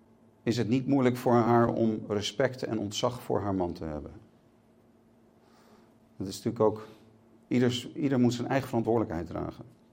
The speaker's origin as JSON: {"language": "Dutch", "region": "West Netherlands", "country": "Netherlands", "said": "sorry voor het westerse woord, ik kom uit het westen van Nederland"}